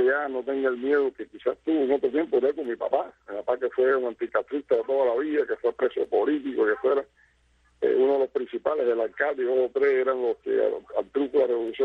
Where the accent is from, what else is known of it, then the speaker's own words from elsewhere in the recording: Camajuaní, Villa Clara, Cuba; Desde mi pueblo, el Coalamo, el Cualquiero, que es Camajuarín